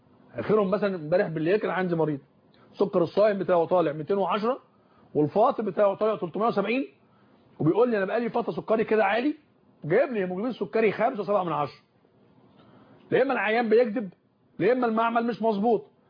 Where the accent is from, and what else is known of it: Egypt